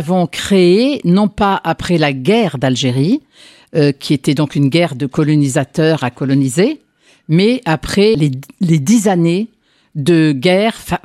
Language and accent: French; France; comme moi en tant que Française, à Montpellier.